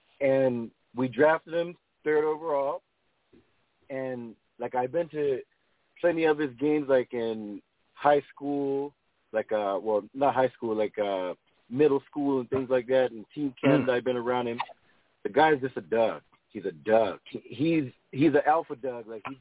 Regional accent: Toronto, Ontario, Canada; I'm a real Toronto. I'm from Toronto

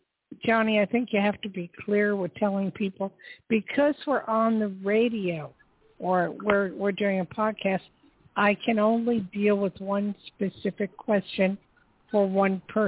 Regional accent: New Jersey, United States; And I'm originally from Jersey.

